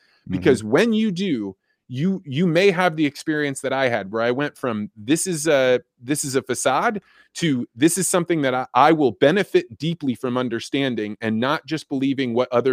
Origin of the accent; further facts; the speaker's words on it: Eureka, Illinois, United States; I grew up in Eureka, Illinois.